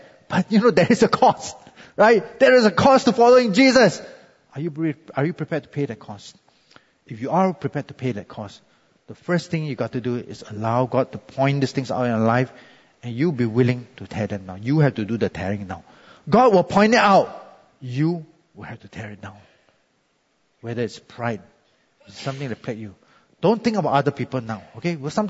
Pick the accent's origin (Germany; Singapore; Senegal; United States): Singapore; You know, many of us as Singaporean Christians may be familiar with the story of the ACS Clock Tower Revival back in 1972, right?